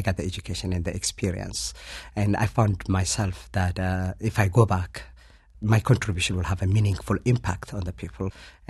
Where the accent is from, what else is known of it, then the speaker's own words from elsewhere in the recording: Ethiopia; I'm originally from Ethiopia.